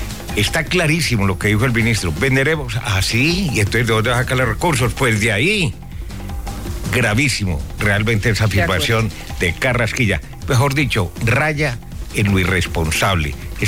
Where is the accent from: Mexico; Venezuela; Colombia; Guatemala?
Colombia; a uno como colombiano, que es malicioso